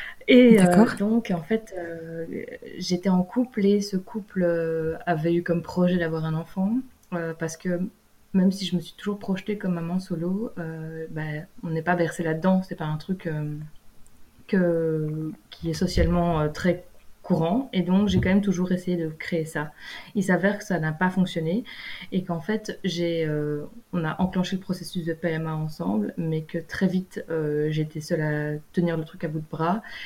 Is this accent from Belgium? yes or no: yes; Belgium; moved away as an adult; En fait, j'ai déménagé de Belgique justement de par mon statut de maman solo il y a 9 mois.